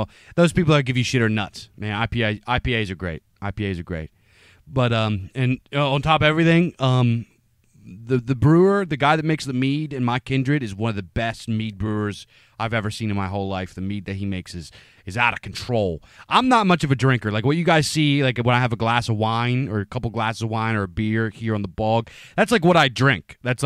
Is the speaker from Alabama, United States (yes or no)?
no; Pennsylvania, United States; growing up in Pennsylvania, I'm a huge fan of microbrews, man.